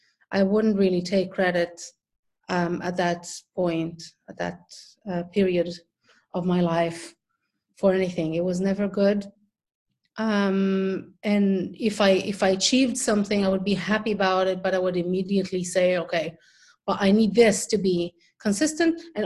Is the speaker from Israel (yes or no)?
yes; Israel; English is a second language; moved away as an adult; now in Berlin, Germany; I came from Israel to Berlin, found a very good teacher, and started working with her.